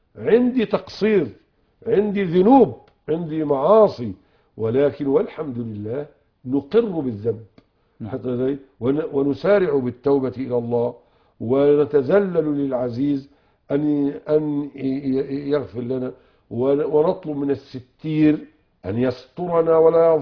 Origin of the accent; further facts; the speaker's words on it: Egypt; وكان عندنا في مصر الشيخة نفيسة والشيخة طماضر